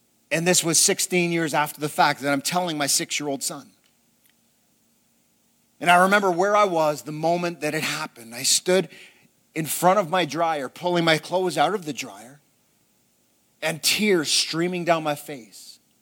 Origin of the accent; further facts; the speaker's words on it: Ontario, Canada; It was a wintry day, and I grew up in Ontario, and our winters aren't like your winters.